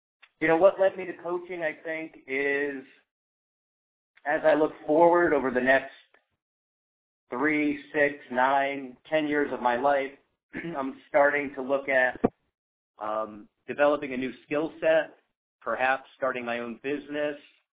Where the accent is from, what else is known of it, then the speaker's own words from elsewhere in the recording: Connecticut, United States; I'm from Connecticut. I'm 46.